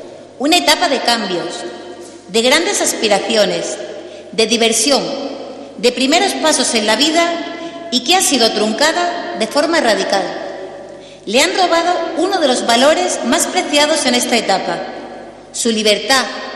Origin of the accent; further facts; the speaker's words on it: Torrejoncillo, Extremadura, Spain; Gracias, Madre, por darme la oportunidad de nacer y crecer en este rincón extremeño.